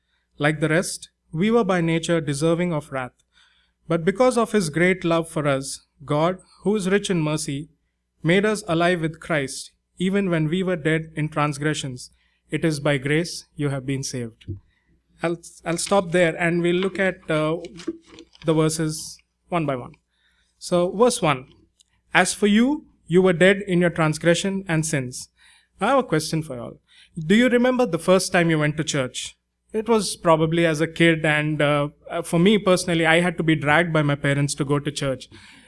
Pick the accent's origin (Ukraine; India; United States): India; Okay, so growing up in India, I was often asked